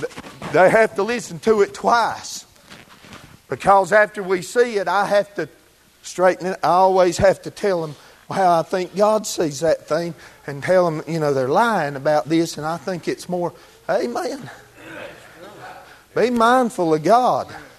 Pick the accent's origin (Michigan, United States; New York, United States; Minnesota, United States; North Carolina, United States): North Carolina, United States; Marion; when it got to my hometown, the news that the war had been ended, the old timers said that on Main Street of Marion, North Carolina